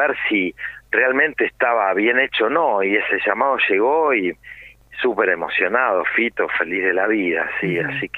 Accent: Argentina; Porque es parte de nuestro ADN como argentinos.

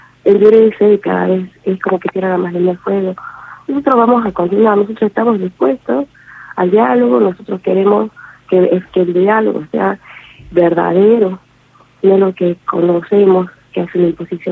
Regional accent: Argentina; somos también argentinos, somos ciudadanos argentinos

